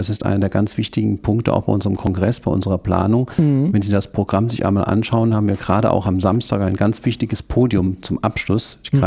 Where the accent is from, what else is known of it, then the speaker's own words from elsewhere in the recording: Rhineland, Germany; ich nenne meine Heimat das Rheinland, ich nenne aber auch Teile Bayerns